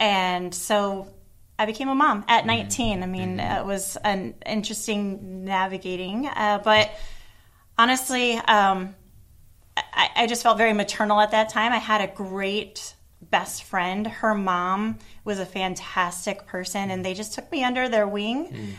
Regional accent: Michigan, United States; moved away as an adult; I grew up in Michigan.

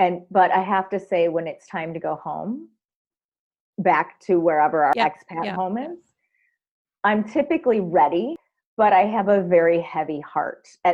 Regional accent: Michigan, United States; David and I both have the same accents from home because we're from the same state. We're from Michigan originally.

